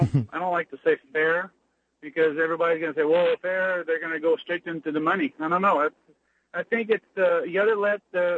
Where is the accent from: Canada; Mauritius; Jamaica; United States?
Canada; English is a second language; And, you know, I say French-Canadian. Sounds horrible. And now I'm doing an English interview.